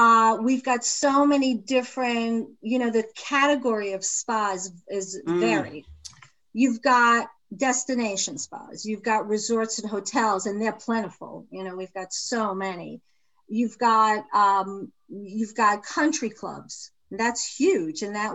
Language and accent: English; New York, United States; New York is, I'm from New York. So there's a special place.